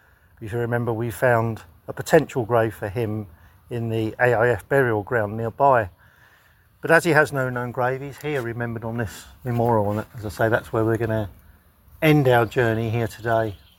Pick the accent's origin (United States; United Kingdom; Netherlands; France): United Kingdom; England; It always feels as though it's a big burden for me as an Englishman bringing Australian people to the battlefields